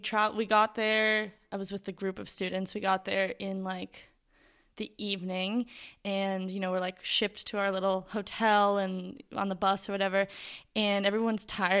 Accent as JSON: {"language": "English", "region": "New York", "country": "United States", "said": "because I am from New York and we have seasons and we have winter and it gets cold."}